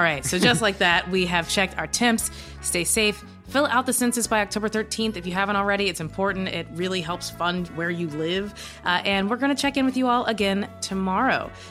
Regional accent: Kentucky, United States; And I'm from Kentucky, so how is that the case?

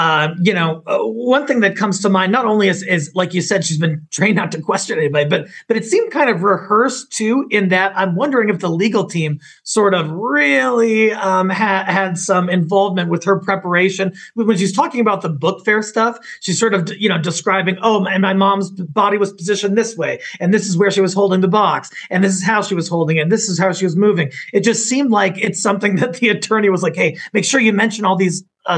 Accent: Colorado, United States; But then you look at the Suzanne Morphew and Barry Morphew case in Colorado, my home state.

